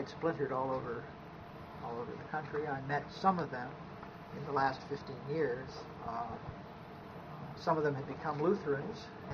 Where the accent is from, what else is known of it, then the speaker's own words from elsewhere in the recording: Pittsburgh, Pennsylvania, United States; I grew up in East End. I grew up on Hayes Street in East End, and I went to Fulton Elementary School and Peabody High School before I entered the University of Pittsburgh.